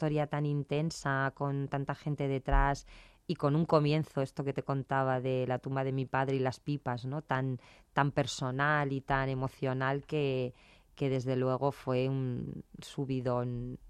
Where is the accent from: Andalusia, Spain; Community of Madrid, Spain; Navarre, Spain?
Community of Madrid, Spain; Madrid; yo soy de Madrid. Yo soy madrileña, madrileñísima.